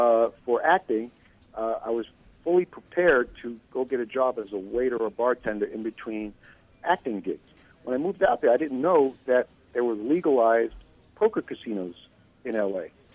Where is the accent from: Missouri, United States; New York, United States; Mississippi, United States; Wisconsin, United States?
New York, United States; Bronx; Well, Dennis, I grew up in the Bronx, and the area of the Bronx I grew up in was actually a lot of Italian immigrants. And so there's pizzerias, Italian cafes. I'm half Italian, pretty much everyone in the neighborhood I grew up in was Italian.